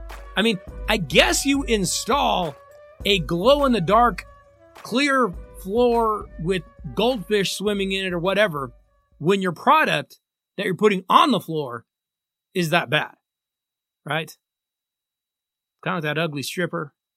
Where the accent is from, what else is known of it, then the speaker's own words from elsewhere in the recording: Denver, Colorado, United States; the relationship between that NBA and my hometown Denver Nuggets.